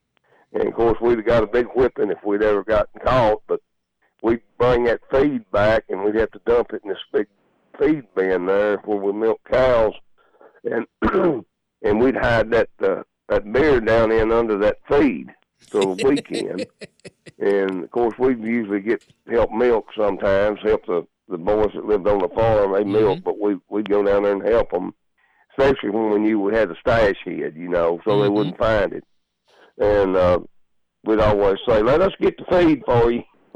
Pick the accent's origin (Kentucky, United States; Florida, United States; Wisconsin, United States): Kentucky, United States; Edmonton; We're from Edmonton, Kentucky.